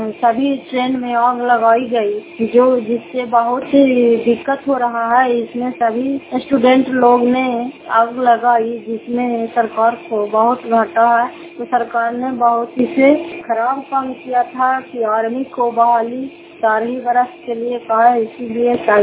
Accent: Fatehpur, Bihar, India; घर फतेहपुर, पंचायत मकरौता, जिला नालंदा, करातकता ब्लॉक की निवासी हूँ।

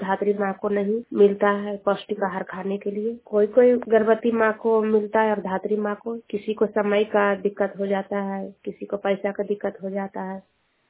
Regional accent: Manpura, Bihar, India; ग्राम है मणपुरा। मैं नालंदा जिला की निवासी हूँ।

